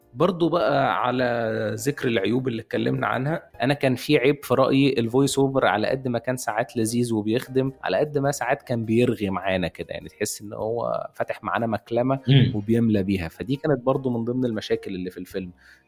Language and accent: Arabic; Egypt; مفكراني شوية بمسلسل عندنا في مصر مبني على قصة حقيقية برضو